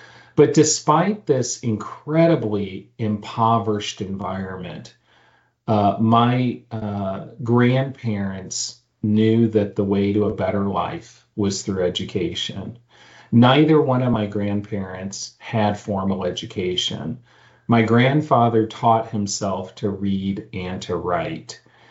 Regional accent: Missouri, United States; that I would go to a small community, probably a rural community, like the one I grew up in Missouri.

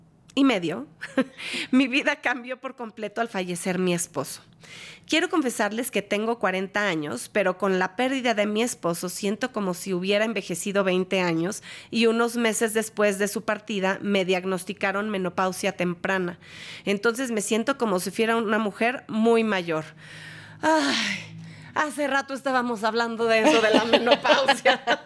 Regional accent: Guadalajara, Jalisco, Mexico; y soy de Guadalajara.

